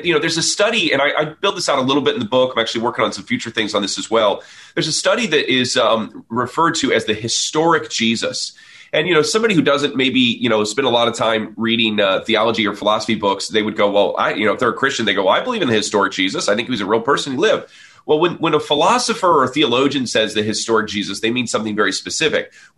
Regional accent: United States; I can, as an American, I can support their freedom

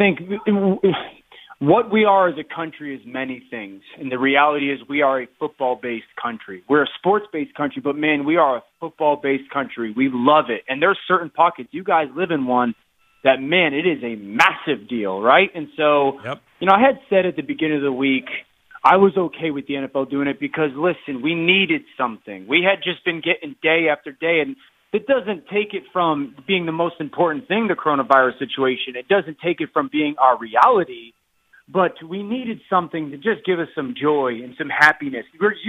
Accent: Connecticut, United States; because, you know, I grew up in Connecticut

